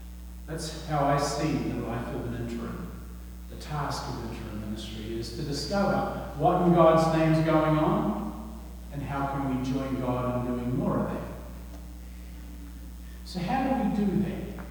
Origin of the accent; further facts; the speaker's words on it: South Island, New Zealand; now in United States; all of my relatives back in New Zealand, you can tell from my accent that I'm from the deep south. And I'm talking the really deep south.